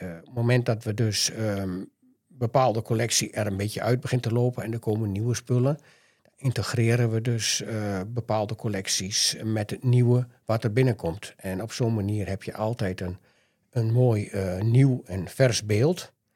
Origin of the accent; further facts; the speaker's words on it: Losser, Overijssel, Netherlands; Ik ben geboren in Losser in oktober 1959 en geboren en getogen hier.